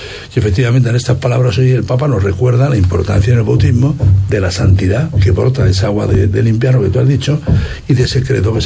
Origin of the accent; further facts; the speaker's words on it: Valencian Community, Spain; Los que somos de la Vega Baja sabemos lo que significa tener agua o no tener agua.